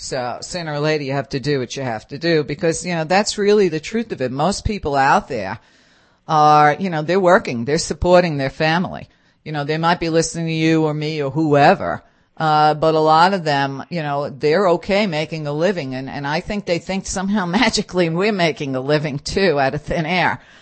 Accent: New York City, New York, United States; I grew up in New York City 60 years ago, Jack.

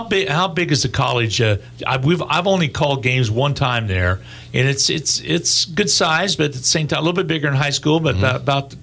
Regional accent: Kansas, United States; I'm from Central Kansas and remember playing a little town team after my college career was finished

